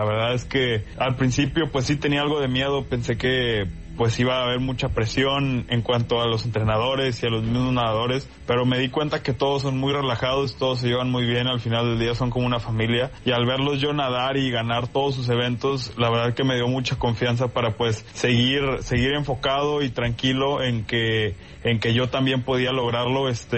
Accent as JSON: {"language": "Spanish", "town": "Monterrey", "region": "Nuevo León", "country": "Mexico", "tie": "born or raised there", "also_born_or_lived": "Nuevo Laredo", "said": "Yo soy originario de Nuevo Laredo, Tamaulipas, pero toda mi vida he vivido en Nuevo León, en Monterrey."}